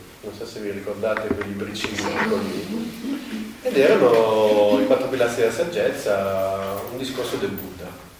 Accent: Milan, Lombardy, Italy; born there; abito a Milano, sono nato a Milano. E sono nato in una famiglia cristiano-cattolica con un'impronta praticante molto decisa.

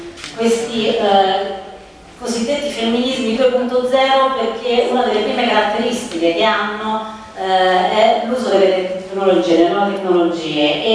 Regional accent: Lazio, Italy; io vengo dal Lazio e nella nostra regione ormai è veramente una questione forte da più di 10 anni.

